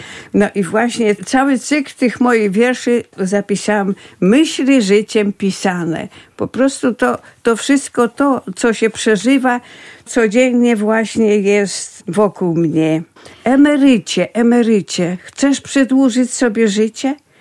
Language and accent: Polish; Dorohucza, Lublin Voivodeship, Poland; No moja rodzinna wieś to Drochucza, która leży w pobliżu Trawnik.